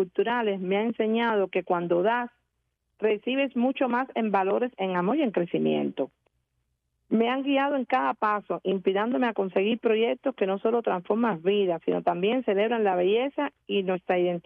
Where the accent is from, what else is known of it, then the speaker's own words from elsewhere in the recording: Cuba; moved away; Yo soy cubana, vine joven para acá.